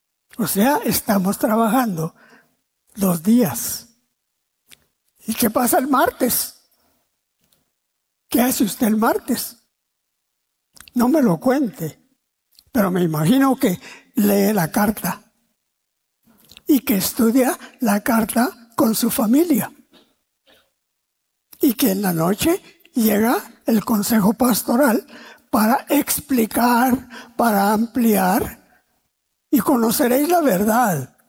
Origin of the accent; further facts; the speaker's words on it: Guatemala; nos jactamos como guatemaltecos que el 50%, dicen ellos, somos cristianos.